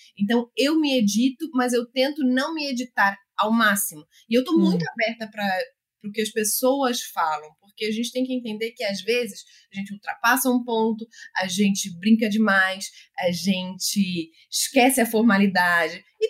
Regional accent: Portugal; Eu sou europeia, né? Eu sou portuguesa, mas eu tenho traços mais holandeses

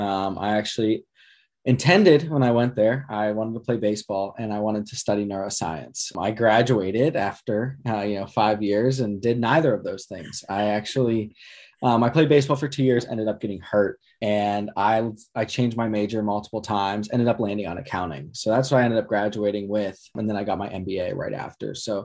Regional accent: Pittsburgh, Pennsylvania, United States; So now I'm from Pittsburgh, so we can get to that later.

